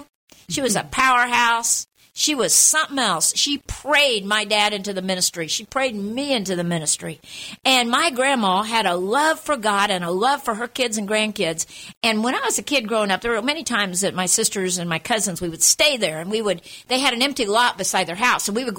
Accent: Guatemala; I grew up in Guatemala as a missionary's kid, and we had spiders everywhere.

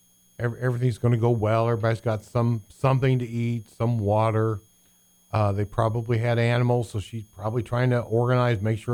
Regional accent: Indiana, United States; But I mean, you know, hey, we're from Indiana. Maybe came over wanting to play euchre with him.

